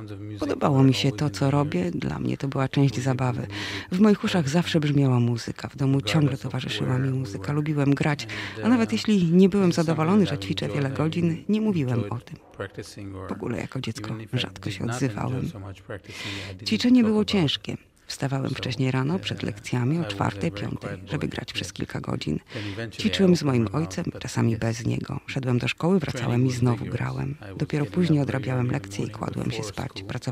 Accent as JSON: {"language": "Polish", "town": "Warsaw", "region": "Masovian Voivodeship", "country": "Poland", "tie": "born or raised there", "also_born_or_lived": "Moscow, Russia", "said": "Urodziłem się w Moskwie i zaraz potem wyjechaliśmy do Polski. W 1957 się urodziłem, a przyjechaliśmy tutaj w 1958 roku w ostatniej repatriacji, do której ojciec miał prawo jako przedwojenny obywatel Polski. To trwało około roku. Mieszkaliśmy głównie w Warszawie."}